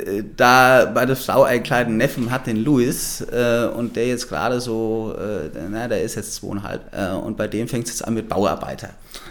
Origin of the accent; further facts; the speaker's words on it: Hesse, Germany; Bin ja dort geboren im Taunus